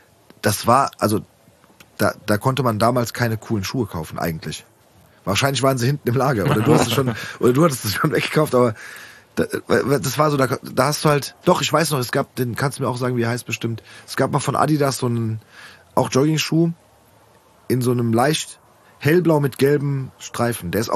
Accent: Frankfurt, Hesse, Germany; weil ich bin in Rödelheim groß geworden, wir hatten den Sporthöfle.

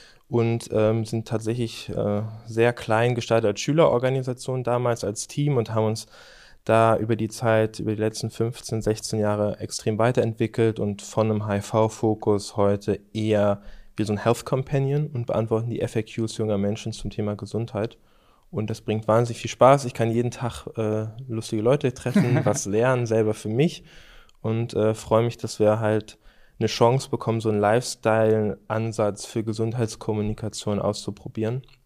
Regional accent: Schleswig-Holstein, Germany; aus Schleswig-Holstein. Das ist ja aus meiner Perspektive eher Süddeutschland.

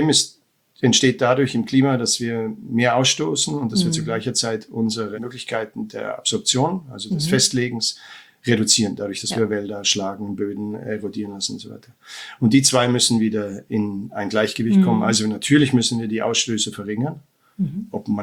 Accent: Munich, Bavaria, Germany; stolz auf die Region Oberbayern zu sein, weil wir sind ja aus dem alpinen Raum und ich bin ursprünglich aus München.

